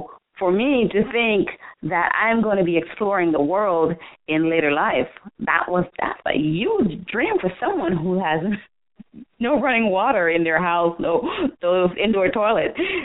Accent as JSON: {"language": "English", "country": "Jamaica", "tie": "born or raised there", "said": "I grew up poor in Jamaica. I mean, we didn't live in poverty, but we were poor. I mean, we had no running water inside the house when I was growing up. We had no indoor toilet when I was growing up."}